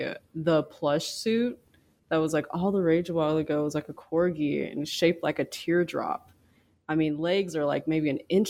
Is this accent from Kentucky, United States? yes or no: no; Kansas City, Missouri, United States; I'm from Kansas City, born, red, braid, all that. I've been here, Midwest.